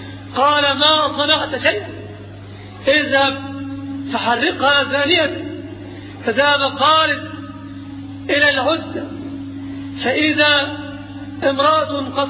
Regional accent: Egypt; في بلادنا مصر

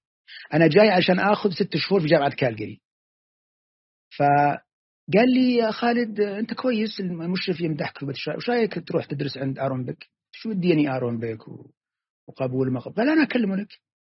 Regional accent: Saudi Arabia; كملت البرنامج 2 على المرضى عندنا في السعودية

